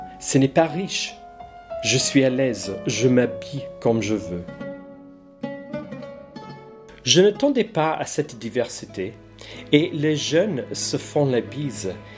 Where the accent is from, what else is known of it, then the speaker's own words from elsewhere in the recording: Ireland; French is a second language; moved away as an adult; also born or lived in London; now in Tarascon, France; J'ai grandi en Irlande, je l'ai quitté à la fin des années 80. J'étais instite à Londres pendant des années